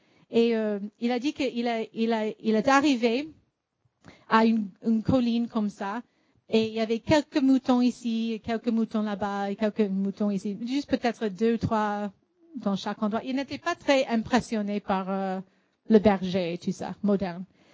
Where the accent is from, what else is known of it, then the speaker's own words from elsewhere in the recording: Chicago, Illinois, United States; Moi, quand j'étais jeune, j'étais aux États-Unis, j'étais à Chicago